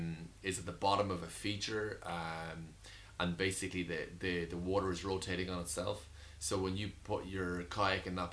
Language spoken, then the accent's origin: English; Roscrea, Munster, Ireland; So I grew up in Roscrane, County Tipperary, and from a very young age I just loved being out in the outdoors.